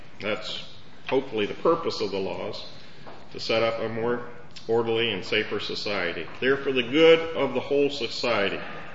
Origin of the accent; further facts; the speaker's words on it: Virginia, United States; And in Virginia, I grew up in Virginia on a farm in Virginia. And went to college at Virginia Tech and studied animal science.